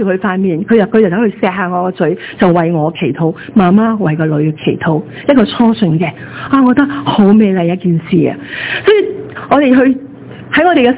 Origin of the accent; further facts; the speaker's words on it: Guangdong, China; 好似我哋广东人有句说话，臭罂出臭草